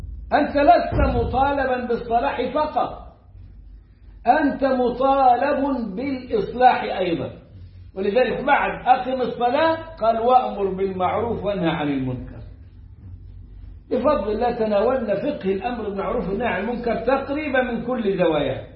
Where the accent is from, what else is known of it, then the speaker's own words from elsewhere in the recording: Upper Egypt, Egypt; أنا صعيدي أهو بقول لك أهو